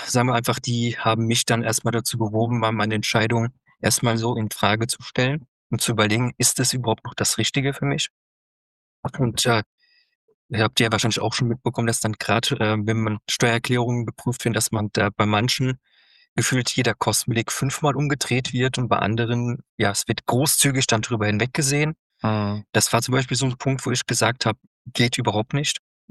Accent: Bachach, Germany; Ich bin aktuell 32 Jahre jung. Ich bin aktuell in Deutschland, in Bachach, meinem Heimatort

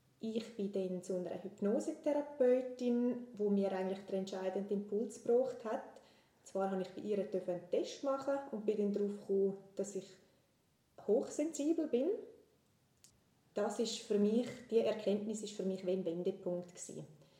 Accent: Mels, St. Gallen, Switzerland; now in Untervaz, Switzerland; Ich bin 31-jährig, ich bin im Sarganserland aufgewachsen, in Melz und wohne mittlerweile in Unterfatz, Kanton Graubünden.

